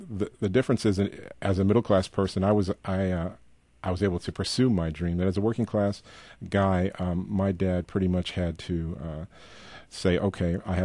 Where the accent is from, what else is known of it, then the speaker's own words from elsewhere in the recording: Brooklyn, New York, United States; My dad was a bricklayer, and we're both from Brooklyn, Bensonhurst, Brooklyn.